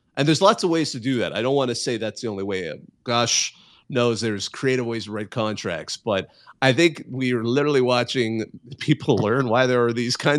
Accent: Bakersfield, California, United States; I'm now thinking, because I grew up in Bakersfield

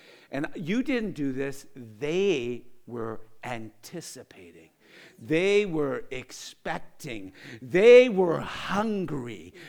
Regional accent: Canada; I said, no, I'm not. I'm Canadian.

